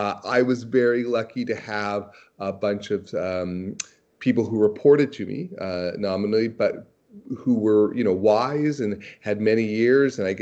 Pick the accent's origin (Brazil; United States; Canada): Canada; Toronto, Ontario; being a kind of a classic born and bred Torontonian, I was always kind of proud to when they assumed that I was from Montreal.